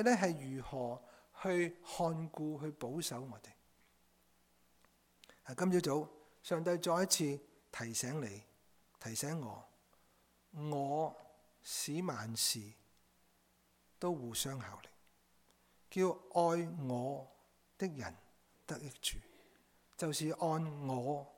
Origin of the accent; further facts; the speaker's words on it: Hong Kong; 我们香港人所说的